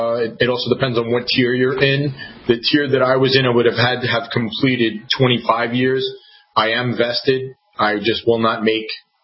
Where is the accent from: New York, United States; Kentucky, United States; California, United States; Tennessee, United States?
New York, United States; Queens; I grew up in Queens, very modest. I'm one of eight. Very modest beginnings. I went to a tough high school, went to John Adams High School.